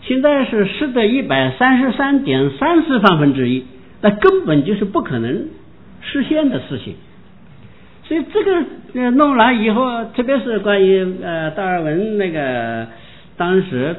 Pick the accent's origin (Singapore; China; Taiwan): China; 因为我们从小在大陆长大，从小受的是无神论